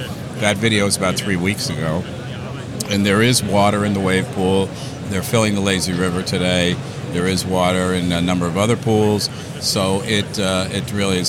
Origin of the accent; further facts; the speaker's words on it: United States; and I, as an American, I had never seen that one.